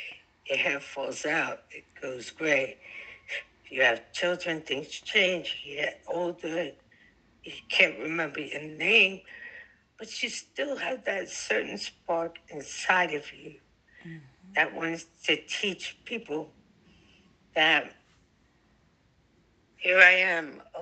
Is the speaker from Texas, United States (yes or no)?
no; New York, United States; I'm a New Yorker. We're mean.